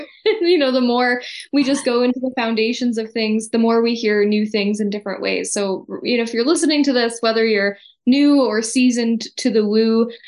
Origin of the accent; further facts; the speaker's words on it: Canada; also born or lived in Nicaragua / Australia / New Zealand; where I'm from is from Canada, and I am here right now, although sometimes I don't know how to answer where I live because I've been doing the whole digital nomad travel thing for the last 6.5 years.